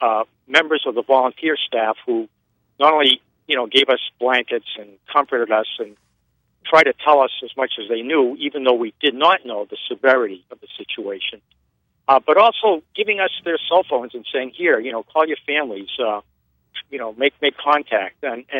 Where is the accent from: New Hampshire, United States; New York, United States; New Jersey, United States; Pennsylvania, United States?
New Hampshire, United States; And, you know, basically, I'm from New Hampshire.